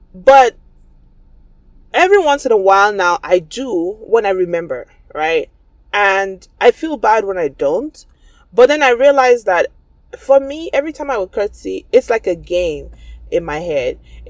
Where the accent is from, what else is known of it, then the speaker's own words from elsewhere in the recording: East, Nigeria; My husband's from the West and I'm from the East. So we speak different languages, we have different cultures and traditions, right?